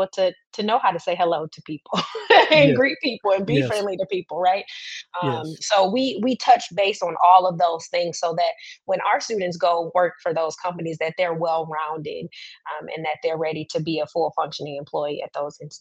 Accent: Muskegon, Michigan, United States; And even myself growing up in Muskegon, I knew probably half of the things that happen in Muskegon, right?

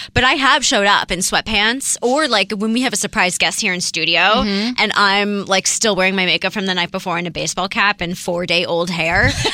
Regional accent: New Jersey, United States; Even though I love the Jersey Shore with every ounce of my being, especially growing up in New Jersey.

